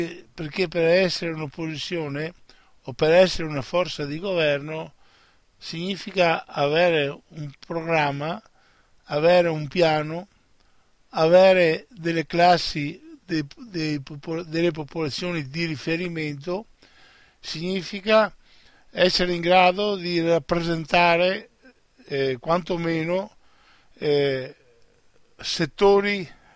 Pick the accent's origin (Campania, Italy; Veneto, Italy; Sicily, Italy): Veneto, Italy; non parlo da Veneto, dico dell'Italia, della penisola italiana complessivamente